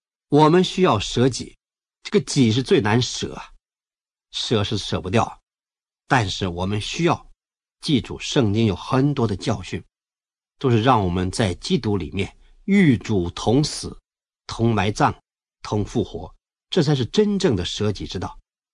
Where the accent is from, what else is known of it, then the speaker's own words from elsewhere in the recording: China; 这位戴先生他在中国做了不少工作，上帝实在重用他，我们中国人不会忘记他。